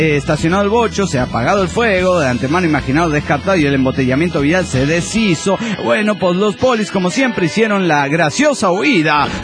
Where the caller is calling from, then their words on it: Mexico City, Mexico; del DF mexicano.